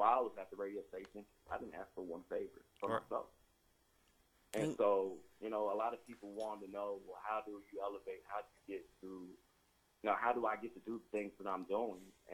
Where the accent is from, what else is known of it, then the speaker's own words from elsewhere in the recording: Bell City, Virginia, United States; also born or lived in Atlanta, Georgia; I am from Bell City, Virginia, by way of Atlanta, Georgia.